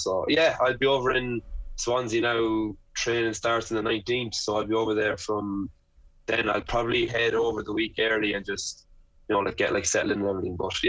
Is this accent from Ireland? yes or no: yes; Birr, Offaly, Ireland; Obviously, you know, like I'm from Birr